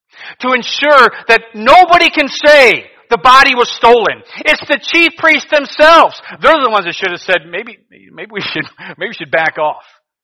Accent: Cleveland, Ohio, United States; He knew as I was a teenager growing up in Cleveland, I'd be in New Guinea one day.

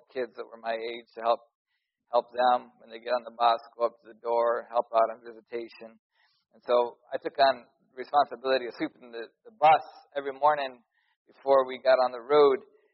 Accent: Lansing, Michigan, United States; I'm from Lansing, Michigan, sorry. People from Lansing. But on the other side, I probably was raised in the most spiritually, financially wealthy families in all of Lansing, Michigan.

